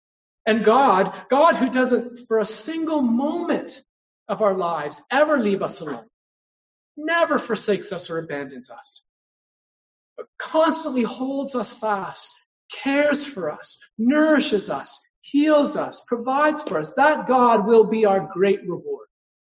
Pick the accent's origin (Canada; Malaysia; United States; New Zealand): Canada; I'm a man, I'm a Canadian, I'm a father, I'm a husband, I'm a priest.